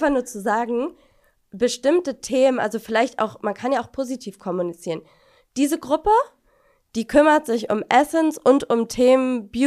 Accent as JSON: {"language": "German", "town": "Lübeck", "region": "Schleswig-Holstein", "country": "Germany", "said": "ich komme ja aus dem Norden in Lübeck"}